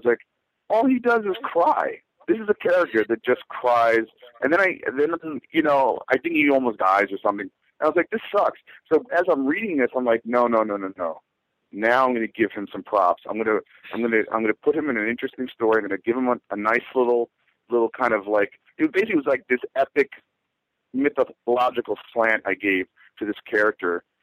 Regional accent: New York, United States; Listen, I've always, you know, as a New Yorker, we have so many things coming to us, and then you get used to that.

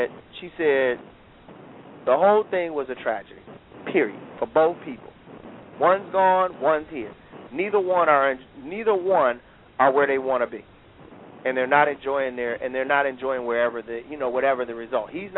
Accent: Detroit, Michigan, United States; You know, I was growing up in Detroit, I wanted that law.

